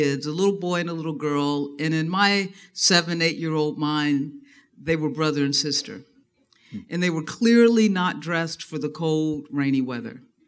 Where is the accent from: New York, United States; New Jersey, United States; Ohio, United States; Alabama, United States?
Ohio, United States; Dayton; I was born and raised in Dayton, Ohio. Dayton was and still is a very segregated city.